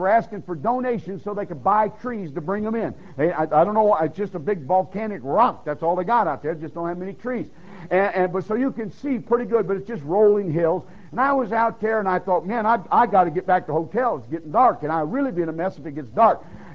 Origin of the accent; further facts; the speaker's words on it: Detroit, Michigan, United States; But I am not a farm boy. I grew up in Detroit, Michigan. I feel much more secure in the city than I do on a farm.